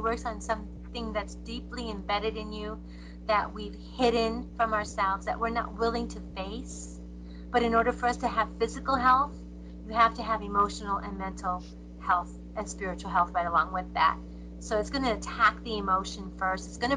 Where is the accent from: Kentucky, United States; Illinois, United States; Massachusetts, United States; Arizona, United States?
Arizona, United States; Tucson; I was born and raised in Tucson